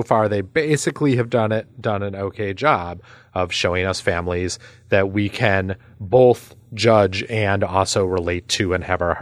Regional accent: Midwest, United States; even though I grew up in the Midwest, the home of euchre

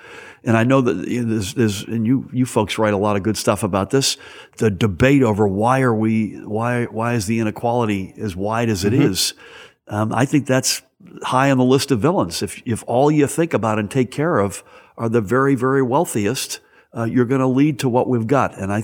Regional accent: Massachusetts, United States; So I grew up outside of Boston, a Kennedy Democrat.

